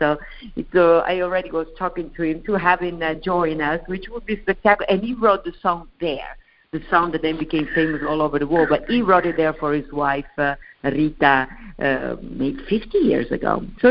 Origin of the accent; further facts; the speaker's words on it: Italy; English is a second language; now in United States; Me, I was born and raised in Italy. Italian, being Italian is in my blood, in my DNA.